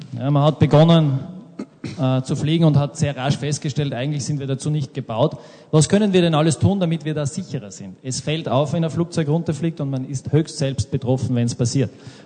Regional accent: Tyrol, Austria; Ich stamme aus Tirol. Dieses Bild ist der Blick vom Arlberg Richtung Tirol, meine Heimat

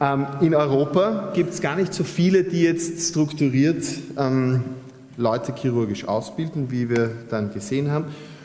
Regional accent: Austria; das kann man sich als Österreicher gar nicht vorstellen.

